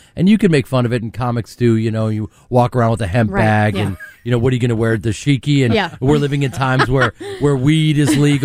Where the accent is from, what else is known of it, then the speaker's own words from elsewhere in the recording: Chicago, Illinois, United States; and I'm from Chicago.